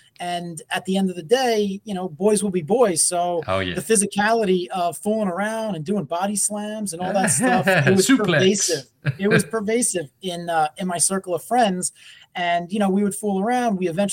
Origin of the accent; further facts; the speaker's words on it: New York City, New York, United States; now in Long Island, United States; Long Island, New York is home now. I was actually born and raised in the forgotten borough of New York City